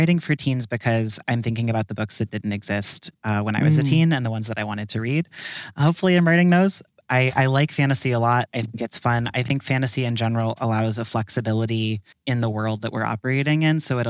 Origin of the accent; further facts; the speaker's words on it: Olympia, Washington, United States; now in New York City, United States; I grew up in Olympia, Washington. I have watched the climate in that part of the world and also around New York City where I live now change in the last 10 years a lot.